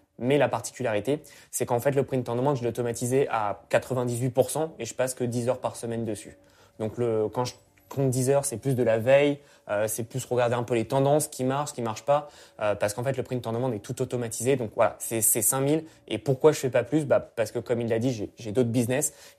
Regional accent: Île-de-France, France; J'ai toujours grandi en région parisienne, jamais habité à Paris même. Et là, j'habite dans le 77, donc entre Paris et Disney. Mais pour les Parisiens, je ne suis pas un Parisien.

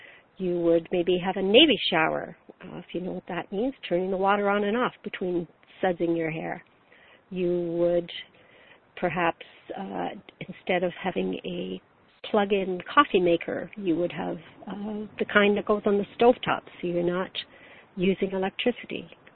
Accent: Ontario, Canada; now in United States; it's because I'm from Ontario, but right now I'm down here, so in New Mexico.

